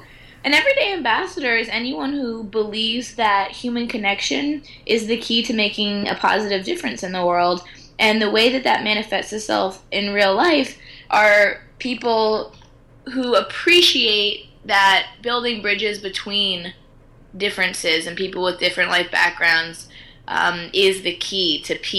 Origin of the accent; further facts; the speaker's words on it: United States; so often people initially make judgments of me when they hear I'm American or they have something to say about the fact that I'm American